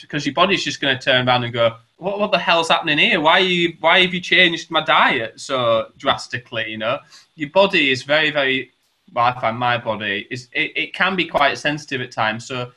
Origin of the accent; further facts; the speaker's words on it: Yorkshire and the Humber, United Kingdom; Obviously, because I'm from Yorkshire, I'm really good at chugging drink and stuff.